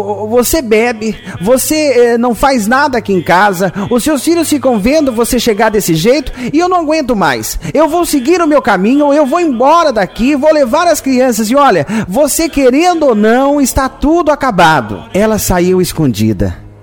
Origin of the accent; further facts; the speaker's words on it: Ubatuba, São Paulo, Brazil; born there; Nasci em Ubatuba. Na época, minha família morava em uma casa sem água e sem luz.